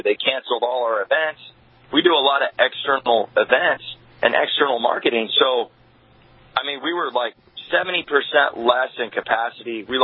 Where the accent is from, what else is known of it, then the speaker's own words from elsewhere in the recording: Seattle, Washington, United States; also born or lived in Alabama; born in Alabama, raised in Seattle, and growing up around Marines